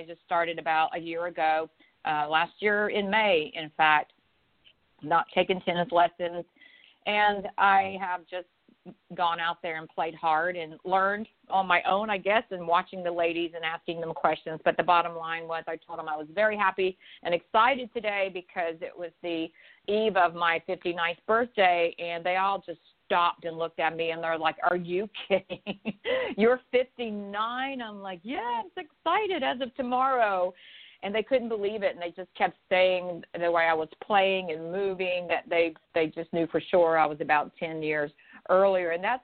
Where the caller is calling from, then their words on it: Pawleys Island, South Carolina, United States; And today I am calling in from Pawleys Island, South Carolina, and you know that's my happy place.